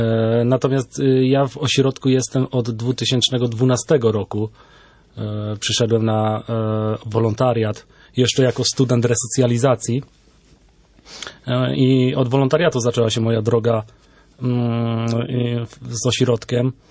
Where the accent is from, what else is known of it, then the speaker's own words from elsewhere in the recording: Chęciny, Świętokrzyskie Voivodeship, Poland; sam pochodzę z Chęcin. Wychowałem się w tym miasteczku, także z sentymentem jakby pracuję w tym miejscu, patrząc właśnie codziennie na zamek